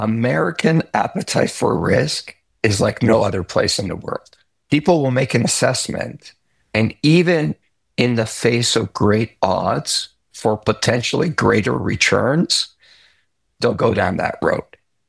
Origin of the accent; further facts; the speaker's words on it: Canada; I'm Canadian. I brought my business to America.